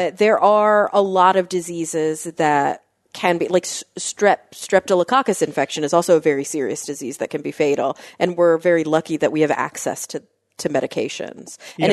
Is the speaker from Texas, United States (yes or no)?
yes; Dallas, Texas, United States; Honestly, even I grew up in Dallas, and we had a lot of mosquitoes.